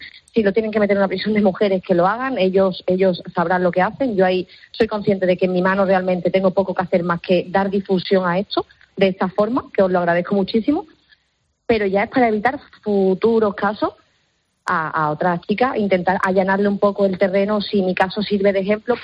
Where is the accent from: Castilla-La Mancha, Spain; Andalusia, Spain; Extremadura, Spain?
Andalusia, Spain; Seville; somos de Sevilla